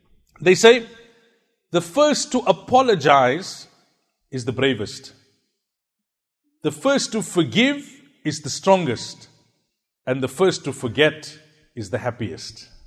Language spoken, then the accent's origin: English; South Africa; You know, I come from South Africa